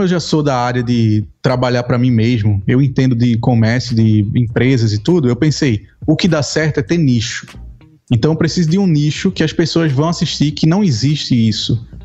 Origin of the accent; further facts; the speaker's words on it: Brazil; Porque você é português, eu sou brasileiro, eu vou falar coisa que vai ser engraçada.